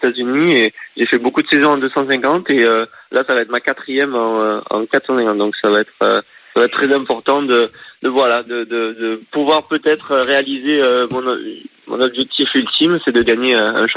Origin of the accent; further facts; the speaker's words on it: France; Ben ouais, j'ai grandi en France et je suis monté de catégorie en catégorie